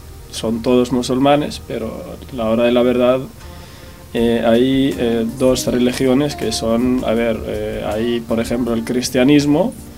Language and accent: Spanish; Algeria; como había dicho Raquel, soy de Argelia. Bueno, se puede decir que me he criado bajo unas creencias musulmanas